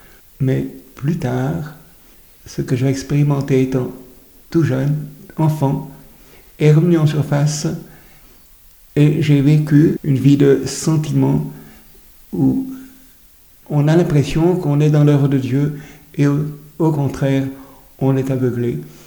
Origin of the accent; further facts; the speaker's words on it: Geneva, Switzerland; also born or lived in France / Africa; now in Lausanne, Switzerland; Je suis né en France, mais j'ai grandi à Genève dans un foyer chrétien. Et après un long séjour de 34 ans en Afrique, j'habite maintenant à Lausanne depuis 20 ans.